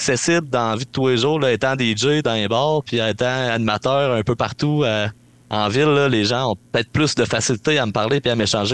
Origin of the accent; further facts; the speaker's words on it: Quebec, Canada; moi, je viens du Bas-Saint-Laurent. Ça, je suis ici depuis 2018